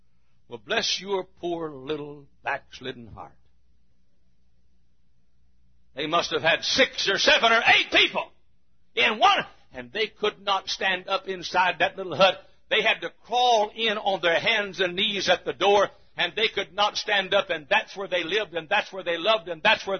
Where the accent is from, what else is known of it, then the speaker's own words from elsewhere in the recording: Texas, United States; I grew up down in Texas where I never seen these apartments jammed together.